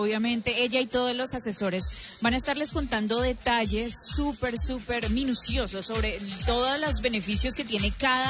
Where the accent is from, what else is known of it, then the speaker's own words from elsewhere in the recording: Cali, Valle del Cauca, Colombia; Y por eso, como caleños, visitantes, turistas que somos, debemos cuidar un montón nuestra ciudad.